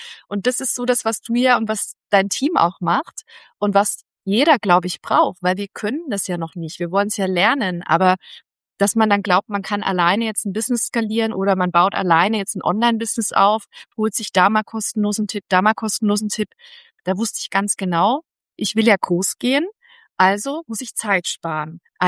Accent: East Germany, Germany; Ich komme ja auch aus dem Dorf, vom Osten, vom Bauernhof, das weißt du, glaube ich, gar nicht, mit den Hühnern und den Kühen aufgewachsen

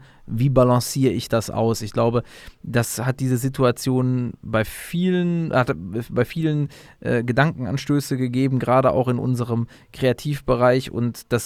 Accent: North Rhine-Westphalia, Germany; Wir sind aus dem Pott.

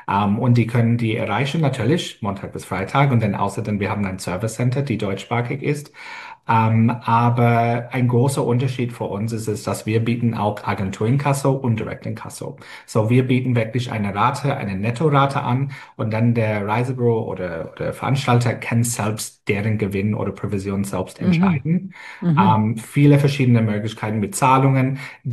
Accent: Sydney, New South Wales, Australia; German is a second language; now in Germany; der beste Stadt der Welt, Sydney, meine Heimat

